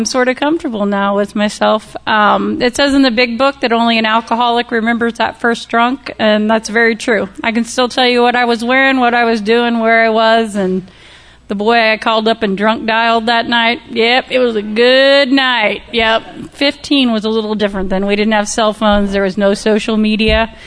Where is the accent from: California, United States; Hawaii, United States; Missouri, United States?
Missouri, United States; St. Louis; also born or lived in Springfield, United States; Like Jeannie said, I'm from St. Louis, and I'm blessed to be here today.